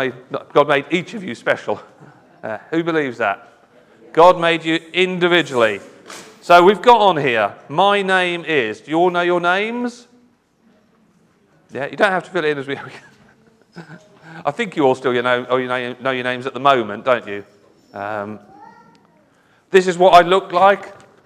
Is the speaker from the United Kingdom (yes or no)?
yes; United Kingdom; I know as Christians and as British Christians, we're very modest.